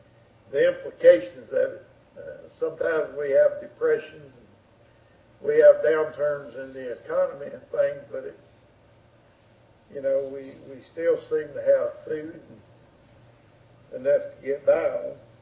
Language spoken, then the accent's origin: English; South Carolina, United States; I said, well, I'm from South Carolina. Well, what part? And because we have a coast, and we have the Midlands, and we have the mountains. And so I said, I'm from the mountains. I'm from these parts. That's my home.